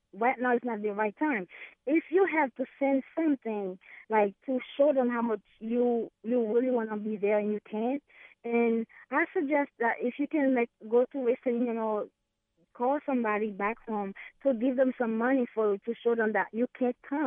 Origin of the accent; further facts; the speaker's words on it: Haiti; We're from Haiti.